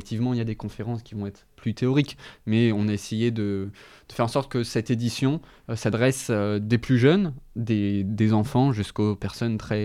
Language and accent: French; Pays de la Loire, France; Moi par exemple, je suis de Mayenne